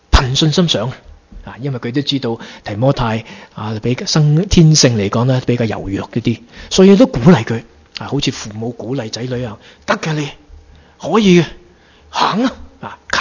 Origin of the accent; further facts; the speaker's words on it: China; 你说我们中国人为什么经历了文革这么痛苦那几天，那十多年呢？